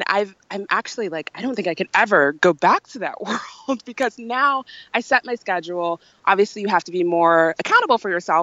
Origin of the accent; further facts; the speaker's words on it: London, United Kingdom; born there; So I have a little bit of a unique situation because I have dual citizenship. I was born in London.